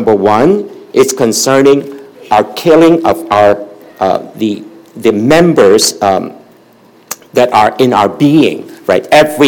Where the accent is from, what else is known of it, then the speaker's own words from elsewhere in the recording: Philippines; growing up in the Philippines, we have to go to two educational systems, the English system and then the Chinese system, which I absolutely hate. But my father said, you are Chinese, you have to go to Chinese school.